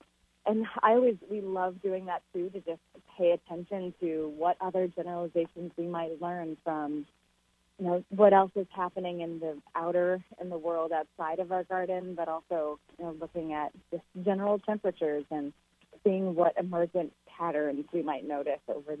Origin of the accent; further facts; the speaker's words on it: New York, United States; Even though I grew up here in the Finger Lakes, I spent over a decade not here, working on other farms, growing organic seed before moving back and starting Fruition in 2012.